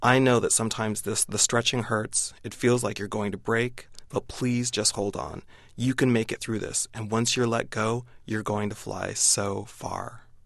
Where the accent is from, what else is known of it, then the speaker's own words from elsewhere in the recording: Spokane, Washington, United States; I grew up in Spokane, Washington, which me and my friends used to joke was a great place to leave.